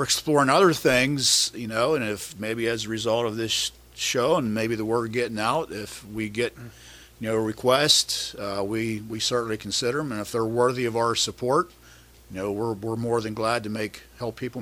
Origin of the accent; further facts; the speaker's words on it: Fishertown, Pennsylvania, United States; I know this personally because I'm born and raised in Fishertown.